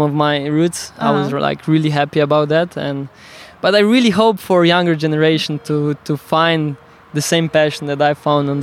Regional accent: Slovenia; English is a second language; I'm Slovene. I come from Slovenia, so I consider myself a Slovenian.

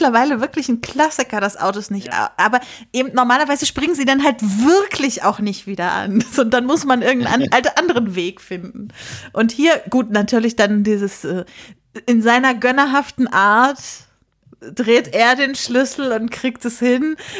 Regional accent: Lüneburg, Lower Saxony, Germany; das spielt halt in Lüneburg, wo ich herkomme

